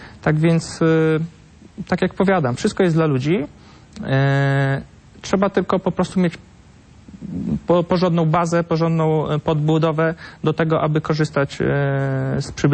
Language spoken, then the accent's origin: Polish; Podlaskie Voivodeship, Poland; Ja pochodzę z Podlasia